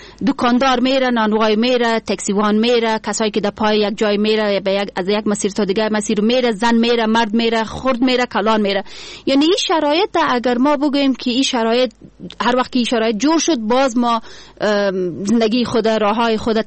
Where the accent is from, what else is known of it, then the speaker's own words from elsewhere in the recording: Afghanistan; کل ما افغان هستیم، به این باید فخر کنیم.